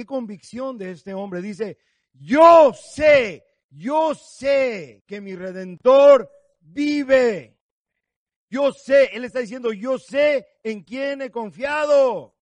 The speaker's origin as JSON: {"language": "Spanish", "region": "Loja", "country": "Ecuador", "tie": "born there", "said": "estaba en una tierra ahí al sur donde yo nací, en Loja"}